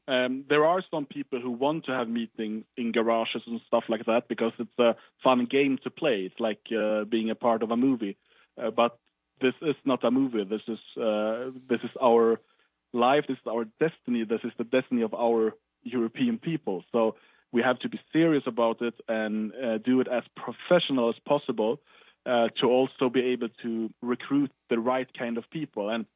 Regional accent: Sweden; I grew up in Sweden, and we were a pretty small movement, and it was in the 90s

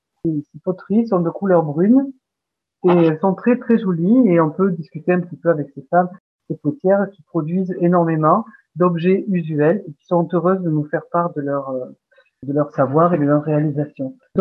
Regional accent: Montpellier, Occitanie, France; born there; Mais moi, je suis né à Montpellier. Moi, j'en suis partie, mais je suis revenue.

